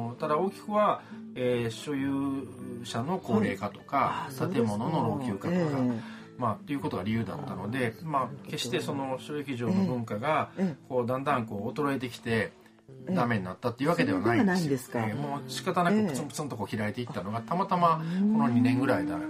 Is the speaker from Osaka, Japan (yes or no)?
yes; Osaka, Japan; 育ったのはほとんど大阪ですね。